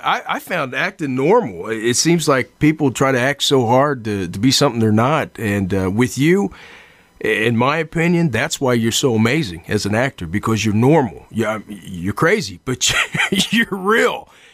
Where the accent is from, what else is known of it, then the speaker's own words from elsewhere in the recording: Indianapolis, Indiana, United States; And it's not just because I'm from Indianapolis and I'm close to Peru and everything.